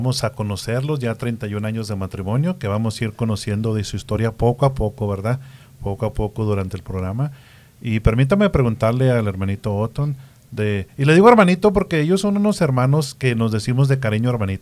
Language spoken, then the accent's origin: Spanish; Delicias, Chihuahua, Mexico; now in United States; Yo también soy de Chihuahua, Delicia, Chihuahua.